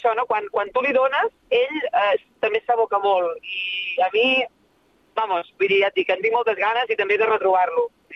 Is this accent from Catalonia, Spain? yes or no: yes; Sabadell, Catalonia, Spain; moved away as an adult; m'ha vist en totes les meves edats, fins als 20 i tants que vaig marxar de Sabadell, és la meva segona casa.